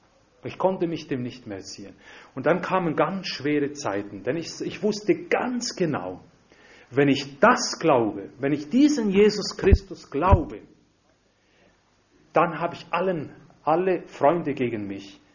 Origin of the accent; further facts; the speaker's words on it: Italy; German is a second language; wie in Südamerika, Polen oder ebenso auch bei uns in Italien